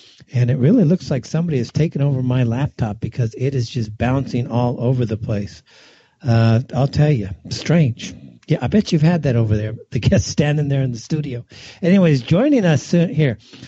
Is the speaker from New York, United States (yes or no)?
no; Los Angeles, California, United States; moved away as an adult; now in Middle East; I'm native California. I was born and raised in Los Angeles, long history there. I moved out of Los Angeles to the Middle East about 12 years ago